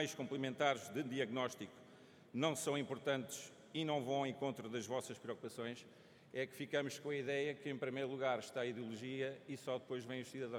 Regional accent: Castelo de Paiva, Aveiro, Portugal; conhecendo Castelo de Paiva, a minha terra natal

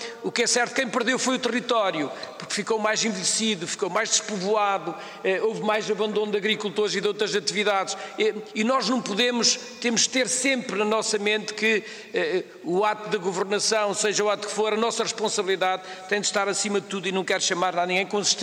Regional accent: Norte, Portugal; permitem-me falar desta maneira como transmontano que sou

